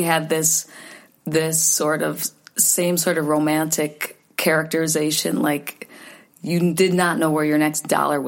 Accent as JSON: {"language": "English", "town": "Catskill", "region": "New York", "country": "United States", "tie": "born there", "said": "Yeah. I was born in Catskill, New York."}